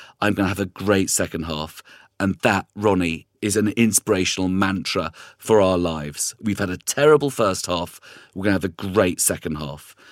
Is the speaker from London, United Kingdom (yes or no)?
no; Scotland, United Kingdom; accent: Scottish; But also, I was married to a Northern Irish woman for years, and that's messed up my Scottish accent because those accents can be really close, is my quick excuse.